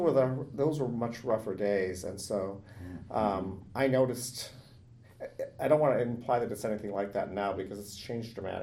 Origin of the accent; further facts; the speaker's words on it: Lewiston, Maine, United States; moved away as an adult; In Lewiston, Maine.